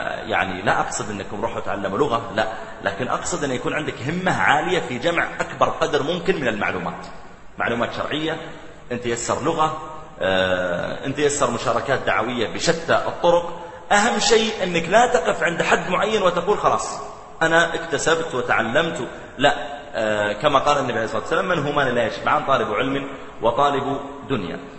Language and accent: Arabic; Riyadh, Riyadh Province, Saudi Arabia; وأن عندنا في الرياض، لا أقول منطقة الرياض، لا في الرياض